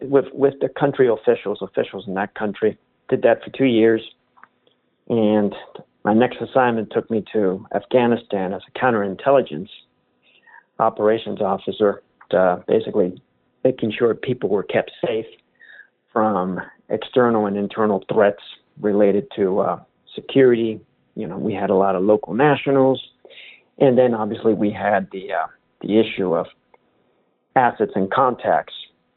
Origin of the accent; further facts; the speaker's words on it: Miami, Florida, United States; Growing up in Miami just basically exposed me a lot to, you had the Contra Wars, the Nicaraguans